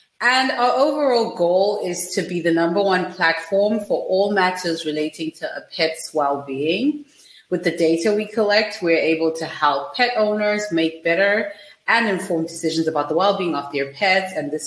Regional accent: Zimbabwe; I'm from Zimbabwe and I've had dogs my whole life.

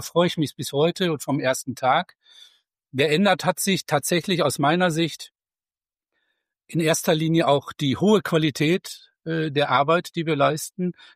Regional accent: Gelsenkirchen, North Rhine-Westphalia, Germany; born there; ich lebe und bin auch geboren in Gelsenkirchen, arbeite in Duisburg

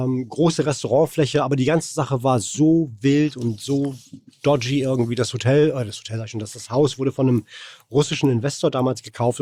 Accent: Warnemünde, Mecklenburg-Vorpommern, Germany; Aus Warnemünde. An der Ostsee.

